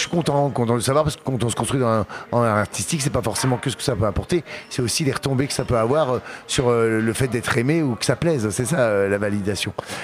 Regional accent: Hauts-de-France, France; C'est de mon enfance, mon village dans le Nord, à l'aviation et mes aventures

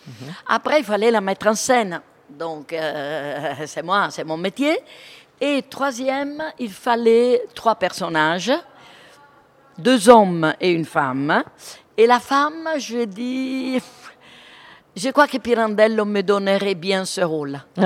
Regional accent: Avignon, Provence-Alpes-Côte d'Azur, France; accent: Avignon; J'ai l'accent avignonnais, hein.

